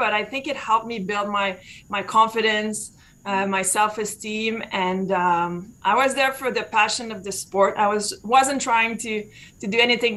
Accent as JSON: {"language": "English", "town": "Châteauguay", "region": "Quebec", "country": "Canada", "tie": "born or raised there", "said": "Yes, I grew up in Châteauguay, Quebec."}